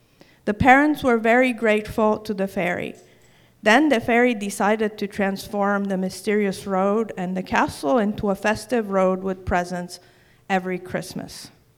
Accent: Palermo, Sicily, Italy; a book of stories that little kids wrote up of my hometown of Palermo.

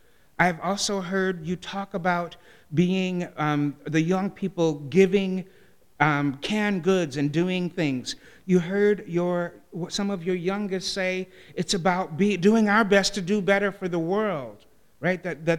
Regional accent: Madison, Wisconsin, United States; I come from Madison, Wisconsin.

